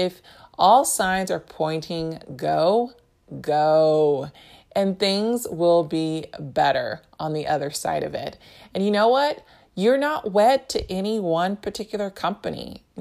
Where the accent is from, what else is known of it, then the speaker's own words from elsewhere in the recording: California, United States; Perhaps not in my home state of California